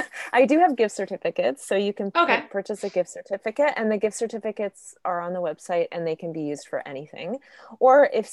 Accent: Alberta, Canada; now in Vancouver, Canada; I'm from Alberta, which is, you know, a very cold province.

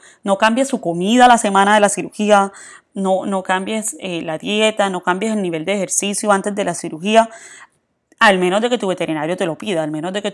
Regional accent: Colombia; now in United States; por lo menos aquí en los Estados Unidos, si tú no las pagas, porque yo siempre veo bastante, yo soy colombiana

